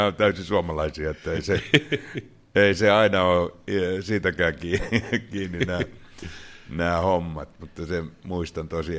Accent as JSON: {"language": "Finnish", "town": "Rauma", "region": "Satakunta", "country": "Finland", "said": "kun olen itse Raumalta kotoisin, ja siellä tehdään laivoja"}